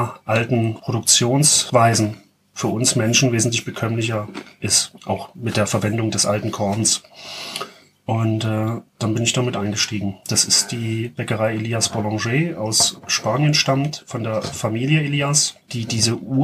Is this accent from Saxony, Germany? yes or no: yes; Weinböhla, Saxony, Germany; Und dann will ich es als erstes in meiner Heimatstadt machen. Und so habe ich es gemacht. Auch etwas bockig, etwas stur. Ich habe in der Corona-Hauptsaison angefangen, hier in Weinböhla zu produzieren.